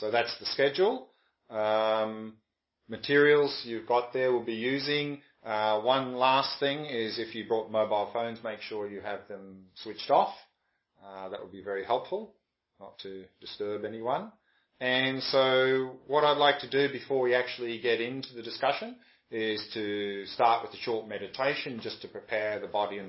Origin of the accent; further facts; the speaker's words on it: Australia; I was born in Australia, grew up there.